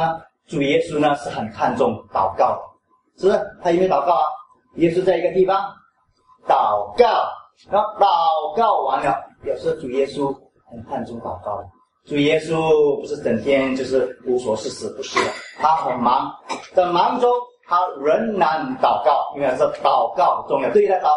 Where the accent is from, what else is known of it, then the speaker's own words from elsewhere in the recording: China; 我们中国人讲我们是做牛做马